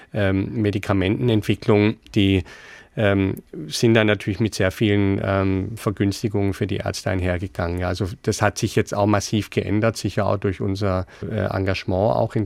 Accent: Ludwigsburg, Baden-Württemberg, Germany; Und ich bin ja dann in Ludwigsburg dann später aufgewachsen, so eine Kleinstadt.

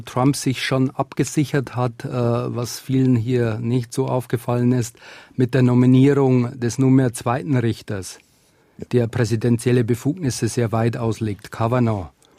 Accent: Germany; Wir müssen jetzt als Deutsche, als Europäer selber souveräner denken lernen.

